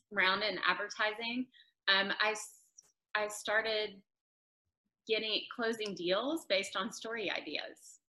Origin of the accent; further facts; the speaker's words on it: Tennessee, United States; now in Houston, United States; I grew up in Tennessee. Now I'm living in Houston and have been for almost 8 years now.